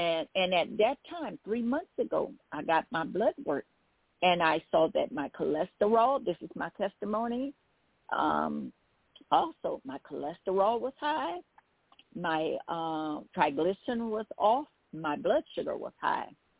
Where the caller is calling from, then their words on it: Baton Rouge, Louisiana, United States; I'm calling from Baton Rouge, Louisiana.